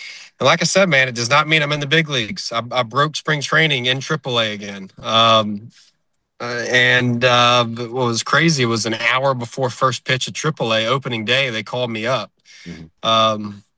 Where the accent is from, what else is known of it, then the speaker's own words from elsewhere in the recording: Pearl, Mississippi, United States; and I came in to school from Pearl, Mississippi. So they were like, "Man, you know everybody around here." I was like, "Yeah, well, Rankin County is a pretty heavy Mississippi State area."